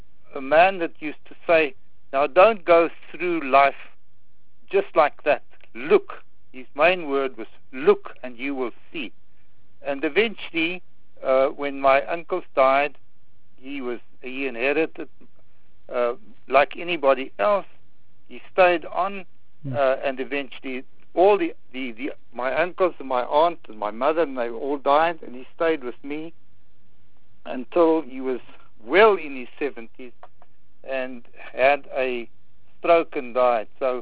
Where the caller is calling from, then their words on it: Rustenburg, North West, South Africa; Good evening, Kino. I'm speaking from Rustenburg.